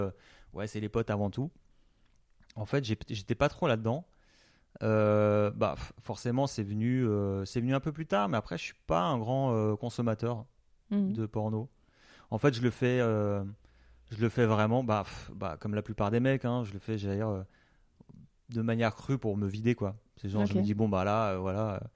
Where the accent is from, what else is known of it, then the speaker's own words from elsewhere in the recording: Grand Est, France; donc moi je suis alsacien